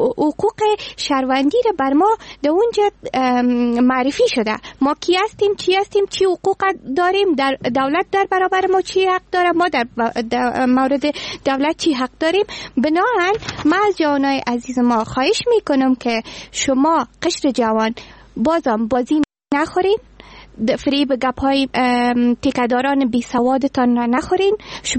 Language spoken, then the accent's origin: Persian; Afghanistan; هویت ما افغان است